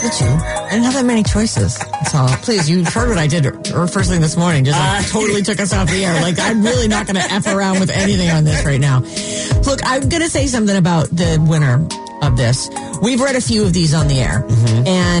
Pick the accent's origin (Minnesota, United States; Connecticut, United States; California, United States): California, United States; Though we met in Arizona, we're both from the Bay Area